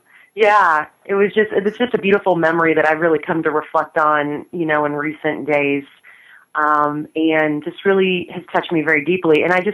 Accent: Houston, Texas, United States; also born or lived in Dallas; You know, I grew up partly in North Houston and then in Dallas, and of course now I live in the Dallas area with my husband, so this is also home, too.

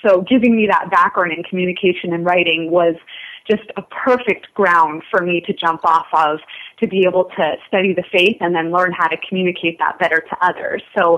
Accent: Arizona, United States; also born or lived in Denver; now in California, United States; So I left begrudgingly from Denver, but I actually was born and raised in Arizona.

